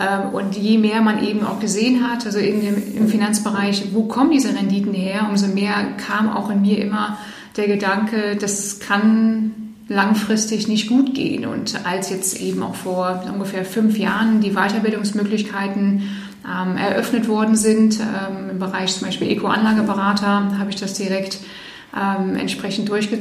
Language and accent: German; Eastern Canada, Canada; now in Germany; weil ich bin nicht in Deutschland groß geworden, sondern in Kanada und bin da im Osten Kanadas mit meiner Familie groß geworden, war insgesamt bis 1992 da, also fast 14 Jahre.